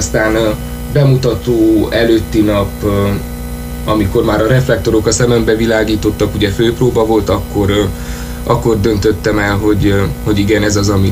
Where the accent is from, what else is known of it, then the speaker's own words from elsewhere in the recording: Târgu Mureș, Mureș County, Romania; now in Cluj-Napoca, Romania; Hát elsősorban Marosvásárhelyen nőttem fel, és most Kolozsváron végzem a Színművészeti Egyetemet.